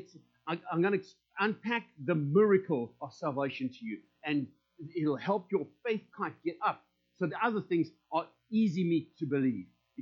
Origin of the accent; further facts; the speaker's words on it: South Africa; now in United States; as our citizen changed from being South African to American? Oh my gosh, you know how nice it is to walk up with my blue passport to that custom guy, and he doesn't have to snarl at me because I've got a green South African passport